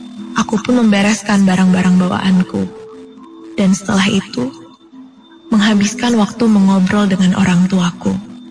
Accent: Garut, West Java, Indonesia; now in Bandung, Indonesia; di daerah Taman Sari, Bandung. Bisa dibilang aku seorang anak rantau di kota ini. Asalku dari Garut.

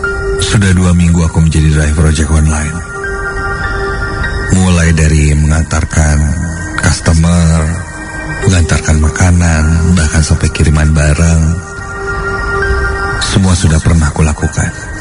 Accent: Garut, West Java, Indonesia; now in Bandung, Indonesia; Aku tidak tinggal dengan orang tuaku. Asalku dari Garut. Di Bandung, aku tinggal di sebuah kosan di sekitaran Cicadas.

